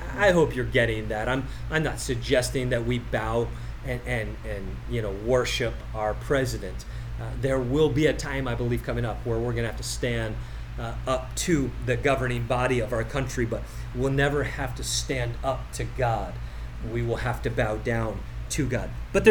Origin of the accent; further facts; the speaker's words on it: Canada; Now, let me just say, as a Canadian, we don't want you any more than Americans who make that statement.